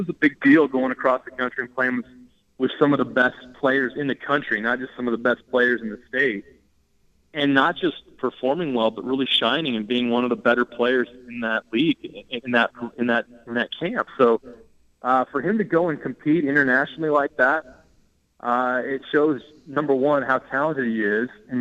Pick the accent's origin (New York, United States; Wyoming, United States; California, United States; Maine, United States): Wyoming, United States; I'm from Wyoming, so trust me